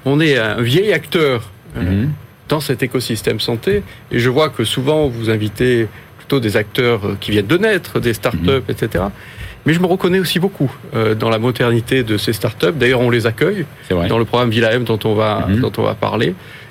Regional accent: south of France, France; Moi, je suis originaire du Sud, donc je travaillais à Marseille.

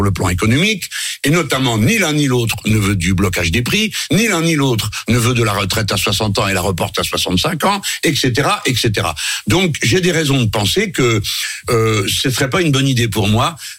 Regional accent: France; Deuxième chose, nous sommes des Français, donc nous écrivons des textes.

